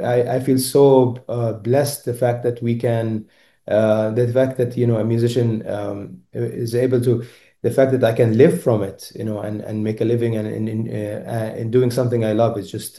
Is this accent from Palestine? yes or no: yes; Palestine; I'm from Palestine, and the string orchestra, they were from all around the world.